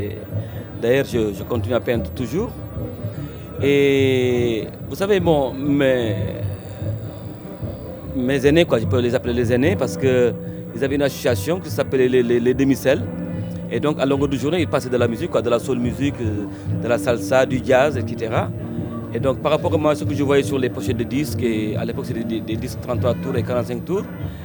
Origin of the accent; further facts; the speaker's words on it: Rufisque, Dakar, Senegal; moved away; je suis venu au Sénégal avec mes parents et donc j'ai grandi à Rufisk. Rufisk est une ville qui est à 26 km de Dakar. Donc c'est là-bas où j'ai passé toute mon enfance et donc je suis allé à l'école là-bas.